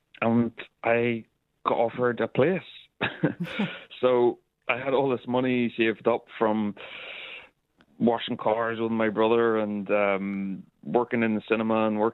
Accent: Northern Ireland, United Kingdom; people were so surprised I was Northern Irish

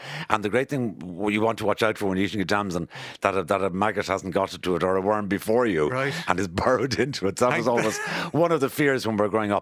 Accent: Cullahill, County Laois, Ireland; Cullahill is the village I grew up in County Leash. It sort of sits in a dip in the road between Durrow and Johnstown, and behind a hill that we affectionately called and is still called Cullahill Mountain.

